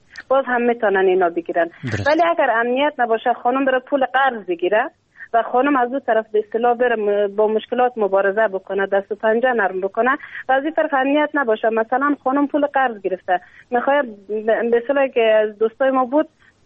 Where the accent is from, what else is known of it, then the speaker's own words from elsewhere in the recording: Afghanistan; من واقعا افتخار دارم که من افغان هستم